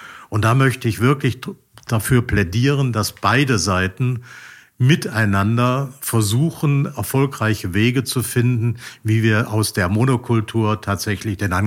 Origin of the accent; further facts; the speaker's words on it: Baden-Württemberg, Germany; born there; accent: Baden dialect; Ich komme gebürtig aus dem Schwarzwald. Ich kann auch noch ein wenig Badeschwätzet, wenn ihr wollt.